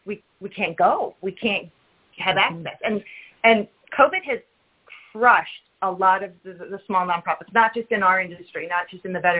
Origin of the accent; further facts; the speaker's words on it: California, United States; And I'd be like, no, I'm from Orange County.